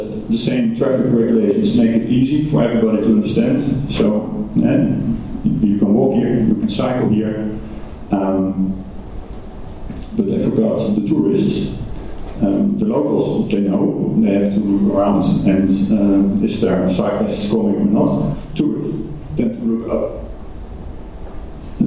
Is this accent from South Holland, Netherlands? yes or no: no; Utrecht, Netherlands; Well, Utrecht. My hometown. This is the city center